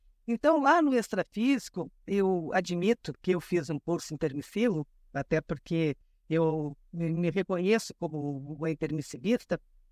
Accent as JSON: {"language": "Portuguese", "region": "Rio Grande do Sul", "country": "Brazil", "said": "porque eu sou gaúcha, né? Eu nasci no Rio Grande do Sul."}